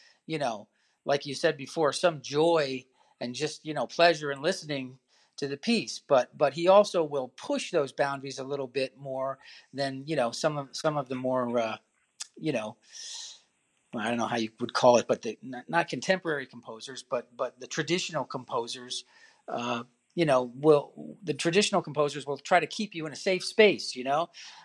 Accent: Bellmead, United States; That's where we lived for most of the time that we were growing up in Princeton. Not in the village of Princeton necessarily, but in a little town called Bellmead, which was outside of Princeton.

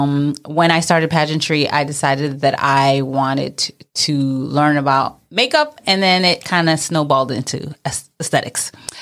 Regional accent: New York City, New York, United States; I'm Mrs. New York American 2020, and I am a Brooklyn girl. Born and raised in Brooklyn, and specifically Flatbush.

